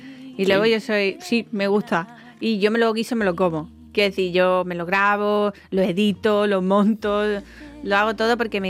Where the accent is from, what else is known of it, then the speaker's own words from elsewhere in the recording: Seville, Andalusia, Spain; yo de Sevilla.